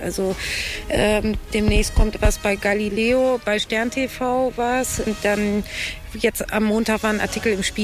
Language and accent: German; Kiel, Schleswig-Holstein, Germany; ich komme aus Kiel